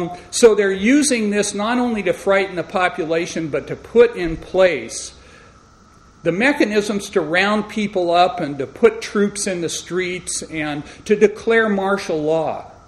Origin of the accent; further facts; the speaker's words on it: San Francisco, California, United States; I'm from San Francisco, and I took pride in the fact that our city opened the floodgates for gay marriage.